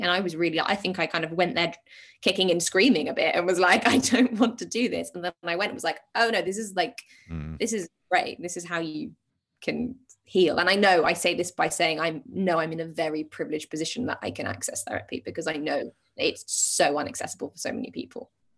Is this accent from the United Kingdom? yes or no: yes; United Kingdom; we're British